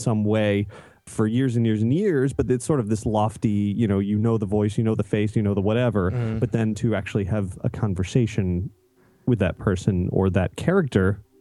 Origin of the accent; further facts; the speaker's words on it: Florida, United States; I mean, I grew up in South Florida. My parents used to take me up here for vacation